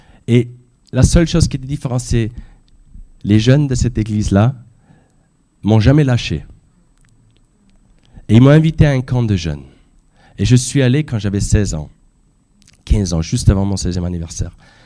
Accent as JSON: {"language": "French", "country": "Austria", "said": "Moi, je suis autrichien, je viens des Alpes, des montagnes."}